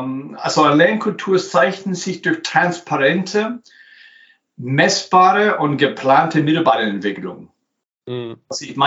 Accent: New York, United States; German is a second language; now in Germany; wie Dinner for One, kennt vielleicht jeder Deutsche. Bin ursprünglich aus New York. Ich sage inzwischen aus Kanada

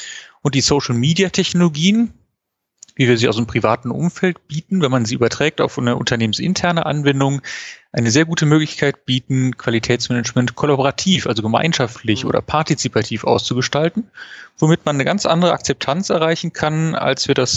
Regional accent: Wuppertal, North Rhine-Westphalia, Germany; born there; Ich bin gebürtiger Wuppertaler

